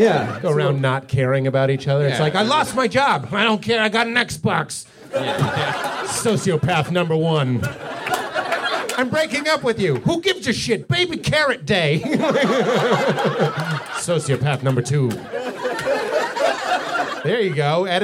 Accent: Lexington, Massachusetts, United States; Like I'm from Lexington. Nothing really happened in Lexington or Salem, Massachusetts.

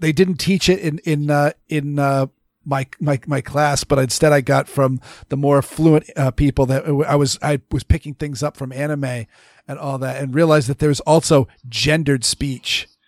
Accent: Maine, United States; I studied French because I grew up in Maine, and I'm a quarter French Canadian, and I've got relatives who spoke French, and I live around places where French is routinely spoken by French Canadian immigrants.

